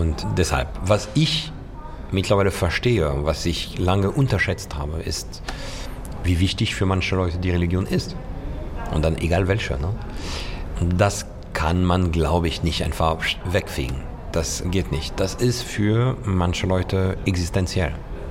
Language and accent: German; France; Was für mich als Franzose, für mich als Kind, nicht normal war.